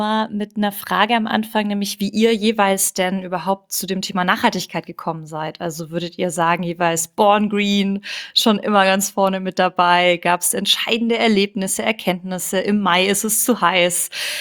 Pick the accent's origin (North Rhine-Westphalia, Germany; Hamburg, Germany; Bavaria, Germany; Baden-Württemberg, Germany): Baden-Württemberg, Germany; Ulm; ich komme hier aus Ulm und am Wochenende sehe ich meine Familie.